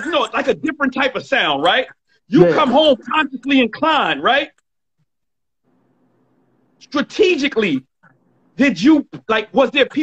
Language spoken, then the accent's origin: English; Bronx, New York, United States; And at that time, I'm from the Bronx.